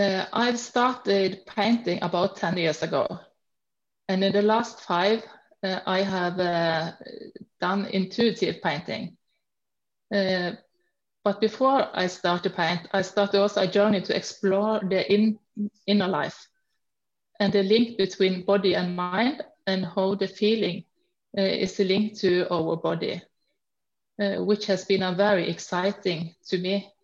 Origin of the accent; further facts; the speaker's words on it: Norway; I'm from Norway. I am a Norwegian artist.